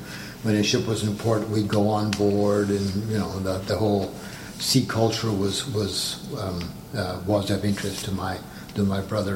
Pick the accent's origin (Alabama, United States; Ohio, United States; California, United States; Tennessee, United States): California, United States; The reason I grew up in California was my father was a Dutch sea captain.